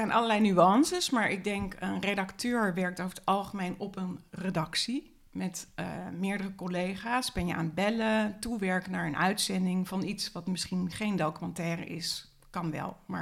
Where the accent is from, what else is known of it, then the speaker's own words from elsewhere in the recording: The Hague, South Holland, Netherlands; Den Haag, bij gewoon een heel normaal gezinnetje. Heel saai, maar wel met een heel samengestelde familie.